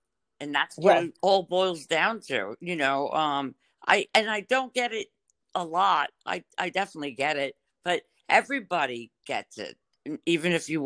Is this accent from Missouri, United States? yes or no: no; New York, United States; We were thrilled because we're all from New York and stuff.